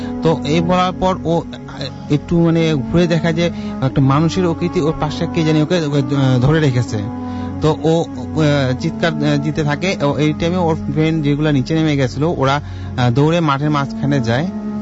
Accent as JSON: {"language": "Bangla", "town": "Mirpur", "region": "Dhaka Division", "country": "Bangladesh", "said": "আমি মিরপুর 12 নম্বর থেকে এসেছি।"}